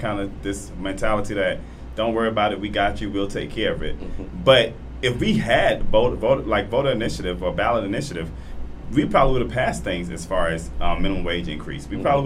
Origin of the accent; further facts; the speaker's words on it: Florida, United States; I'm from Florida. So constitutionally, as a citizen of the state of Florida